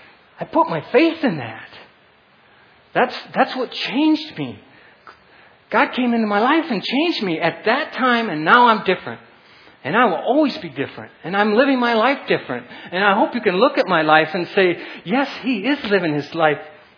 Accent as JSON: {"language": "English", "region": "Iowa", "country": "United States", "tie": "born or raised there", "said": "It's like I grew up in Iowa."}